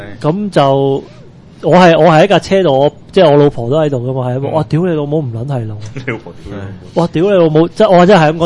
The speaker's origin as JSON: {"language": "Cantonese", "country": "Hong Kong", "said": "咁我都係香港人。"}